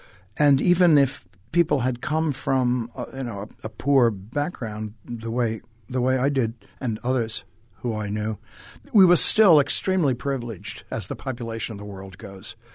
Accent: New York, United States; Maybe it was because I came from New York

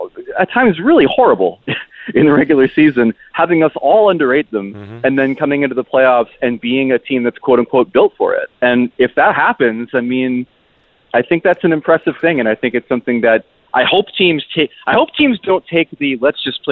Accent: United States; I'm an American.

